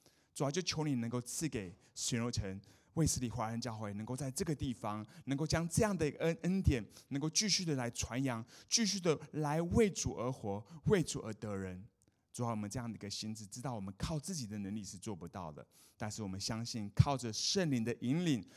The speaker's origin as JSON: {"language": "Chinese", "town": "Johannesburg", "region": "Gauteng", "country": "South Africa", "tie": "born or raised there", "also_born_or_lived": "Taiwan", "moved": "as an adult", "lives_now": "United States", "said": "那我是台湾出生的。但是呢，我在11岁的时候呢，我们全家就搬到这个南非约翰尼斯堡去。所以我11岁的时候在那边我就住了22年。"}